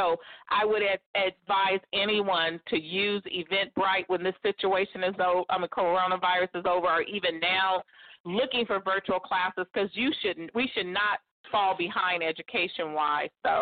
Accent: Los Angeles, California, United States; LA, it's time for me to plant seeds in my hometown.

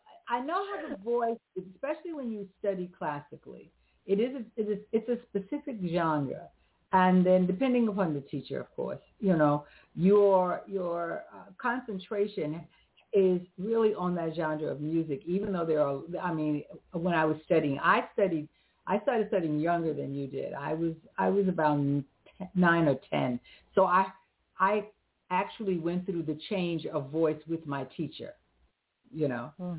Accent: United States; and of course being American, trying to conquer all the different languages

